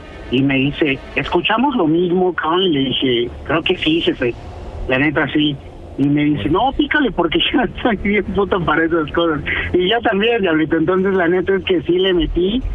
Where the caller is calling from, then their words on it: Mexico City, Mexico; De aquí, de la Ciudad de México.